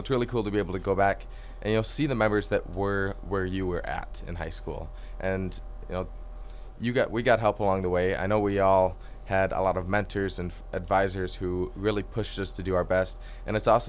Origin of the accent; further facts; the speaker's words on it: Woonsocket, South Dakota, United States; Originally from Woonsocket.